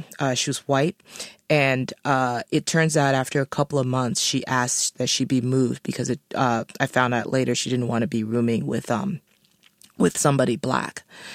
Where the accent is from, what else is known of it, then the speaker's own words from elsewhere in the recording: Liberia; I'm too American at this point to ever be, you know, fully Liberian. But the Liberian in me didn't die. It's still there, and it's what makes me who I am.